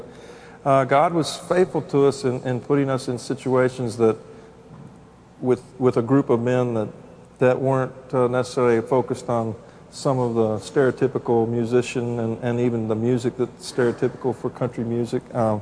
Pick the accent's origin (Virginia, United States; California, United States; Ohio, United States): Ohio, United States; I'm from Ohio, by the way.